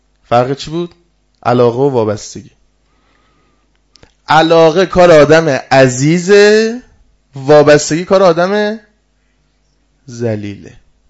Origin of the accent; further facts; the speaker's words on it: Iran; گفتم آقا ما فارسیم، فارسی حرف بزن.